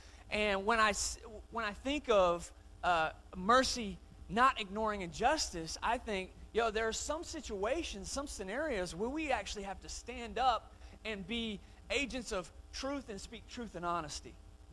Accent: Atlanta, Georgia, United States; I grew up in Atlanta. ATL, Hotlanta, home of Chick-fil-A and Coca-Cola. I feel like I got to say that every time. I grew up in Atlanta, right?

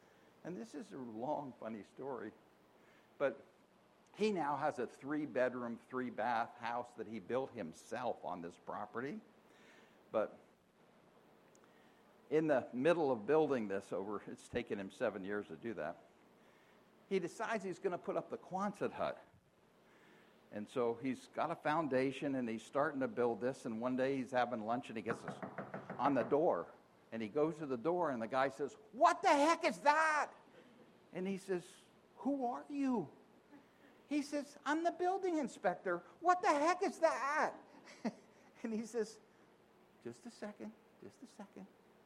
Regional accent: California, United States; I'm from California, so I don't know what he's talking about.

